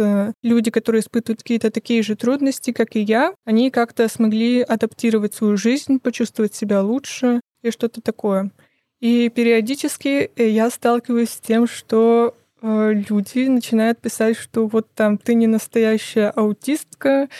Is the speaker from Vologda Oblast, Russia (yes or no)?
yes; Cherepovets, Vologda Oblast, Russia; now in Saint Petersburg, Russia; Я сама, например, родом из Череповца, И мне кажется, что если бы я не переехала в Питер и осталась там